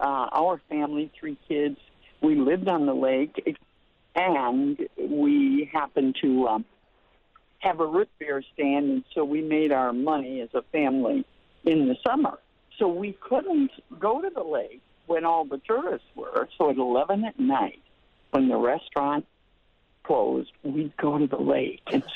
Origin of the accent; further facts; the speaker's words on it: Lake Geneva, Wisconsin, United States; now in Madison, United States; I'm just calling from Madison, Wisconsin. I grew up in Lake Geneva